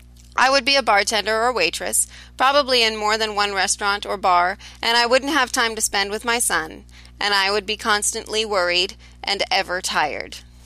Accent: Norton, Kansas, United States; from Norton, Kansas, and today I'd like to talk about the role of the federal government.

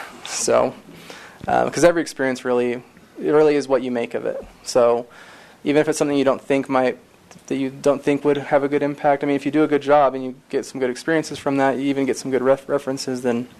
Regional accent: Utah, United States; So I ended up in Tijuana because I'm from Utah, you know. It's, you know, like a day drive from here to there.

